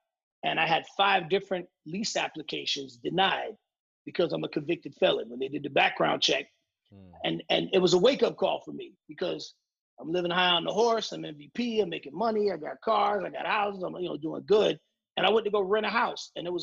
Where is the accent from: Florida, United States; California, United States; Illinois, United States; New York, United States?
Florida, United States; Miami; I talk about my life growing up in Miami, doing time, why I went to prison